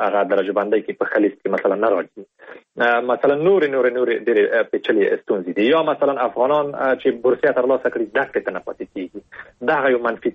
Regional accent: Afghanistan; په دې باندې مې لیکلي وو چې زه د افغانستان یم

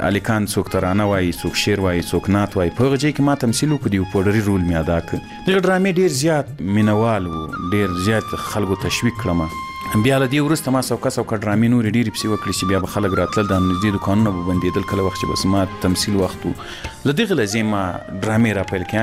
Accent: Ghazni, Afghanistan; ځکه زه له غزني څخه یو دوه درې کسان وو

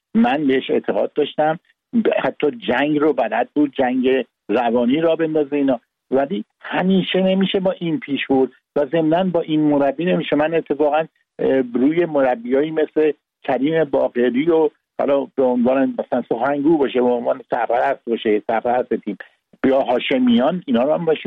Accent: Iran; چون وطنم رو دوست دارم، دوست دارم ایران برنده بشه

